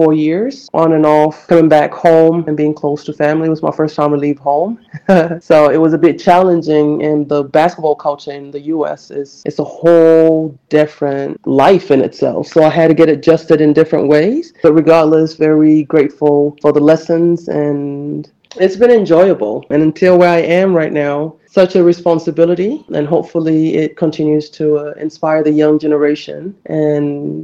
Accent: Khartoum, Sudan; also born or lived in Kenya; I grew up in Khartoum during the Civil War. Then later on, we moved to Kenya, where I began my basketball journey in Laser Hill Academy.

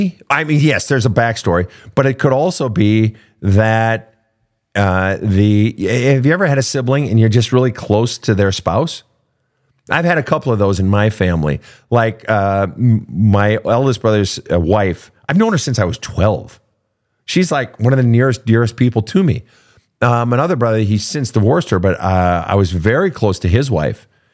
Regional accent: Minnesota, United States; Some of the best have been done at the University of Minnesota, my home state.

